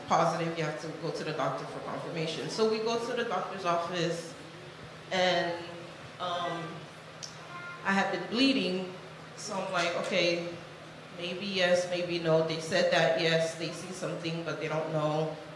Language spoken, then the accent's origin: English; Miami, Florida, United States; I'm from Miami.